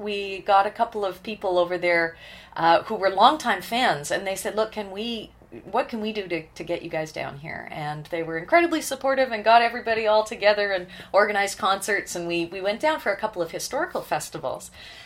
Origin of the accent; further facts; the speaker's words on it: Canada; born there; I was born in Canada. But there's so much Celtic background in my family. I've also described myself as a British Isles mongrel, in that I've got pretty much everything from the British Isles, but no other background